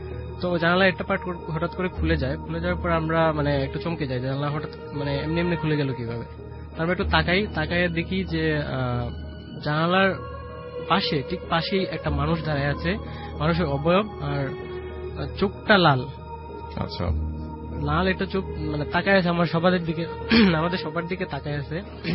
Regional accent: Dhaka, Dhaka Division, Bangladesh; আমি এসেছি ঢাকা ফার্মগেট থেকে।

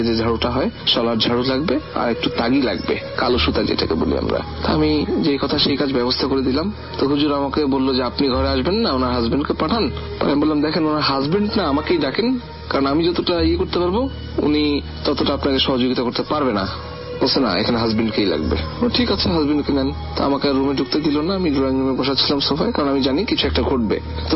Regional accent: Khulna, Khulna Division, Bangladesh; আমাদের বাড়ি অ্যাকচুয়ালি খুলনাতে, আমাদের বাড়ি ছিল টিভি বন্ডার রোডে, সেই বাড়িটা এখনো আছে।

